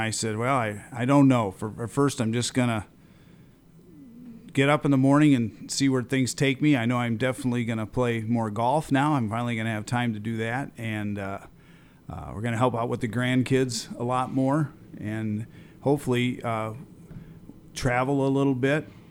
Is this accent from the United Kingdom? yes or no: no; Henry, Illinois, United States; I grew up in Henry, Illinois.